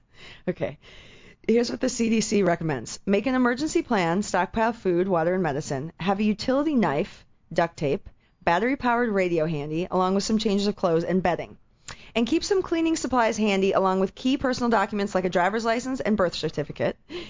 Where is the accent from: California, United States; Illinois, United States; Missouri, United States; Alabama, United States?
Illinois, United States; Chicago; but I'm from Chicago and I like thick crust.